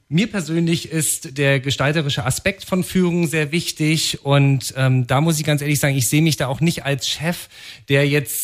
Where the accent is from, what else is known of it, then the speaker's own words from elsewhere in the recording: Bernburg, Saxony-Anhalt, Germany; moved away as an adult; Ich bin damals 2003 mit damals noch jungen 18 Jahren aus meiner Heimat Bernburg in Sachsen-Anhalt ins Rheinland gezogen und habe dort eine Ausbildung gemacht zum Gesundheits- und Krankenpfleger.